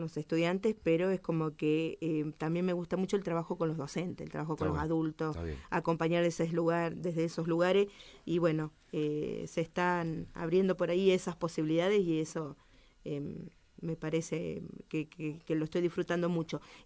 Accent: Santa Fe, Argentina; soy de Santa Fe, pero hace tanto tiempo que, bueno, ya me considero rionegrina

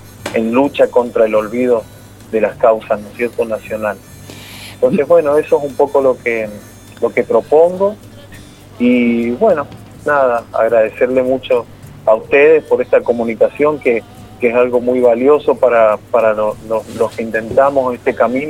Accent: Mendoza, Argentina; born there; si bien yo soy nacido en Mendoza, tengo una crianza por cuestión de familia, de niño, tengo una crianza bastante norteña, litoraleña, porque mi familia es del litoral, es de Corrientes.

